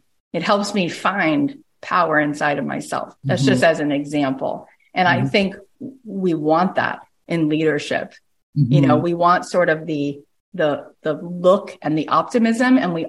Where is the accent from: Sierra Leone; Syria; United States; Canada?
Canada; I'm also Canadian.